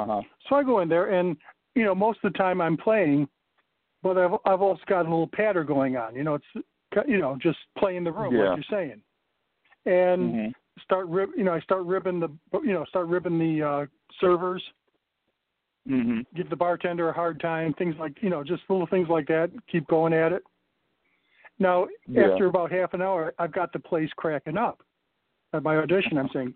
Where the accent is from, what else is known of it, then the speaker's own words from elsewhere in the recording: Syracuse, New York, United States; No, we grew up together in Syracuse.